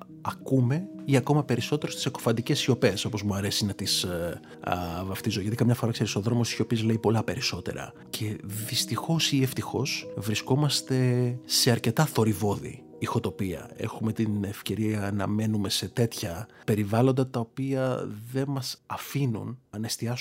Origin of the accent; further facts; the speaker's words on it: Lemnos, North Aegean, Greece; Από τις πρόσφατες διακοπές ήμουν στο νησί μου στη Λίμνο